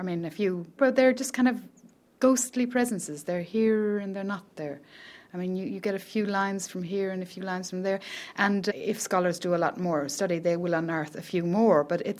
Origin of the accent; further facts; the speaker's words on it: Ireland; Being a woman maybe comes into it after that, and being Irish is maybe the least of my worries, quite honestly.